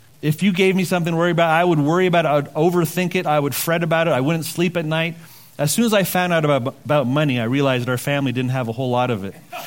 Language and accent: English; Montreal, Quebec, Canada; So I never even thought there was a person called God, and I never heard the name of Jesus. This is growing up in Montreal, except as a swear word. This is growing up in Montreal.